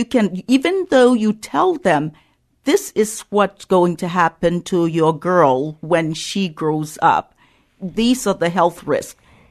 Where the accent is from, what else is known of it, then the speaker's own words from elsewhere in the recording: Liberia; Well, I'm from Liberia. I was born there and grew up there.